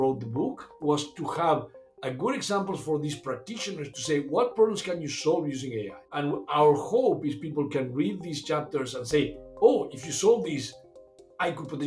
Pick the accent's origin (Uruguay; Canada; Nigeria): Uruguay; I was born and raised in Uruguay. I grew up in a farm 3 hours north of Montevideo, the capital city of Uruguay.